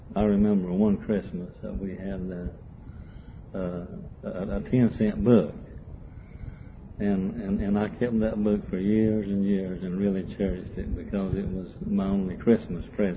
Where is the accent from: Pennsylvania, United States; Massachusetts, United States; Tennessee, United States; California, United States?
Tennessee, United States; Knoxville; The community that I grew up in Knoxville was a close-knit community.